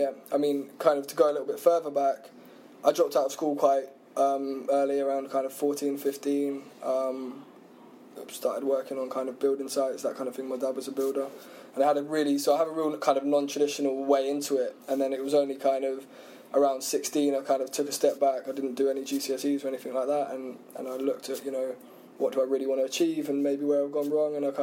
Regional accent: South East England, United Kingdom; But I grew up on the Isle of Wight. So again, it's very kind of starved of opportunities.

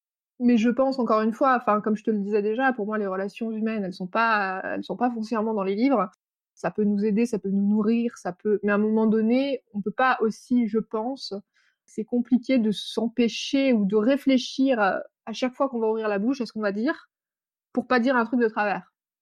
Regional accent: France; also born or lived in Sweden; Pourtant, je suis française, hein. Mais je suis devenue adulte en Suède.

